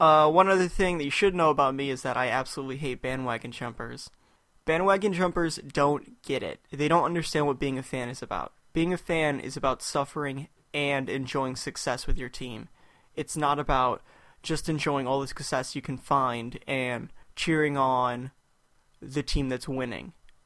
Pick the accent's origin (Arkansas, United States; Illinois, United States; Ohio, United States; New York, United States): Illinois, United States; Chicago; also born or lived in Indiana; I'm from Indiana, and I absolutely love the Indiana Pacers. I also love the Chicago Blackhawks because I spent my youth growing up in the Chicagoland area